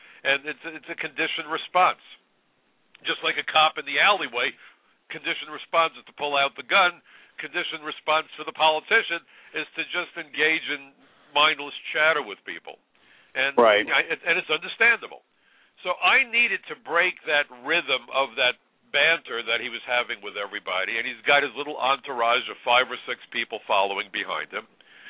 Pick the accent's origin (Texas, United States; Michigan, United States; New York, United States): New York, United States; I'm in Arizona. I'm a New Yorker.